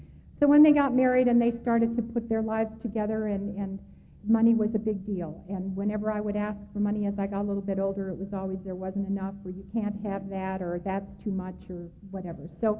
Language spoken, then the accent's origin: English; Chicago, Illinois, United States; born there; I was born in Chicago, Illinois, to a family that I believe today was alcoholic